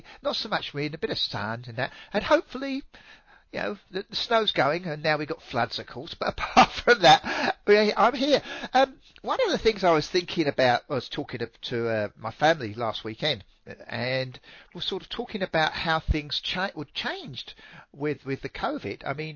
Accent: England, United Kingdom; The meetings I was raised to in England

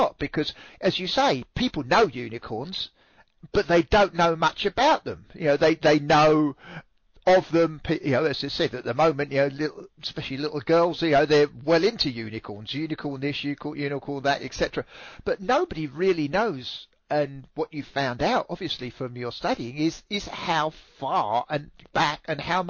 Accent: England, United Kingdom; something I grew up watching in England called Time Team is on YouTube

